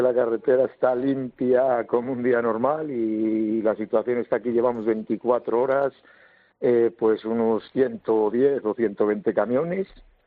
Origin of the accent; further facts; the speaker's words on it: Castile and León, Spain; para irme para mi pueblo, hacia Puebla de Sanabria.